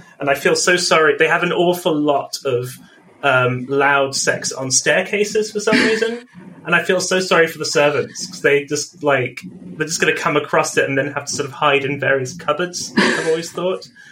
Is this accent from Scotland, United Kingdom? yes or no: no; London, United Kingdom; as they're growing up in London, I mean, I can get to Paris in the same amount of time I can get to Cardiff.